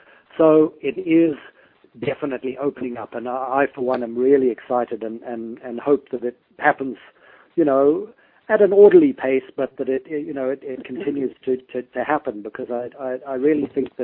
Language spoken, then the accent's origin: English; Zimbabwe; that was always our family beach destination when I was growing up in Zimbabwe.